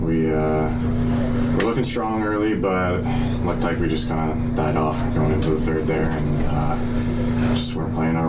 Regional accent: Port Moody, British Columbia, Canada; My hometown, Port Moody.

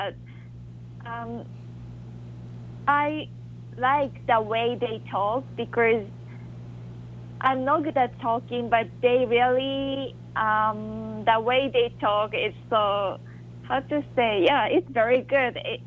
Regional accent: Japan; but I feel like, because I grew up in Japan, I have some, I can tell you guys about some new perspective, like new culture.

